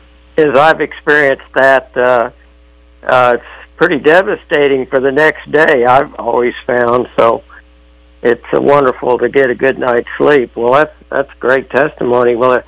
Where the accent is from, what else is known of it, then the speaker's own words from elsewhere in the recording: Oklahoma City, Oklahoma, United States; I had a friend, Kyle, that I grew up with here in Oklahoma City.